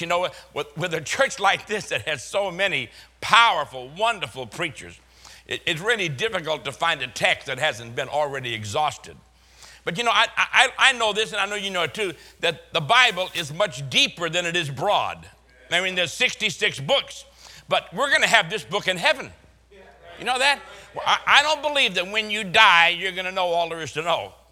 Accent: Boston, Massachusetts, United States; accent: Boston; I am from Boston. You can tell a little bit by my accent.

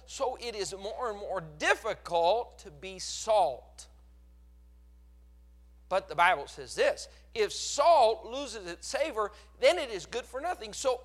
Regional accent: Colorado, United States; And I grew up in Colorado, so I know what I'm talking about.

